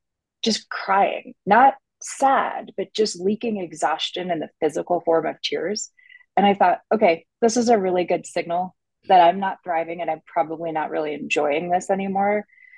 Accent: Canada; accent: Canadian; also born or lived in Australia; So I grew up in Canada. I've lived in Australia.

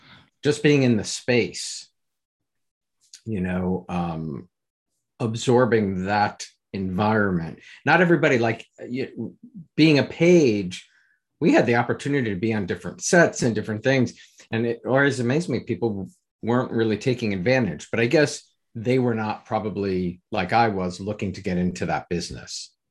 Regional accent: Richfield, New Jersey, United States; I grew up in North Jersey in a town called Richfield.

